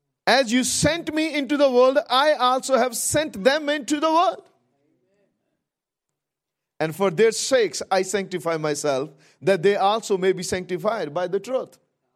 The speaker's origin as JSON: {"language": "English", "country": "India", "second_language": "English", "said": "You know, the nation I live, we come from India where there's 1.4 billion people."}